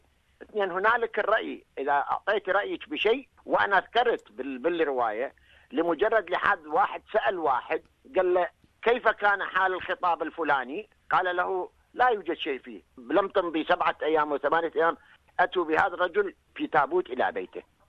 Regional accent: Iraq; أنا كعراقي أتحدث.

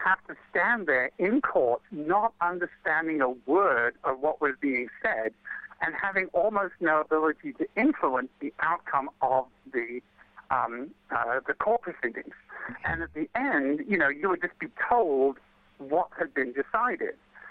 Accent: England, United Kingdom; You know, growing up in England, as you said, really a privileged situation.

